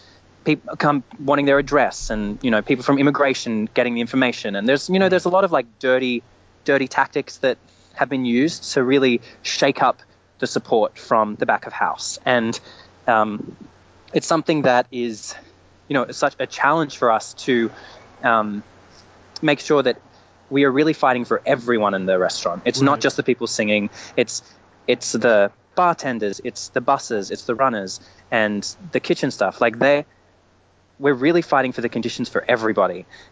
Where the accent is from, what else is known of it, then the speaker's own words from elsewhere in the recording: Australia; I'm from Australia.